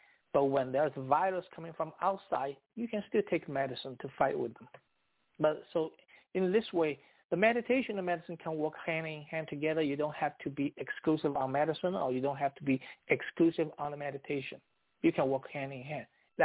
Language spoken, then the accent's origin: English; China; moved away as an adult; now in United States; Actually, I come from China, you know, and then I come to the United States to the postgraduate program.